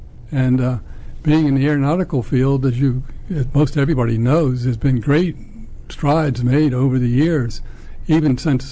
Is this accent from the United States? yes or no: yes; Washington, District of Columbia, United States; Well, I grew up in Washington, D.C., and my father worked for the telephone company there.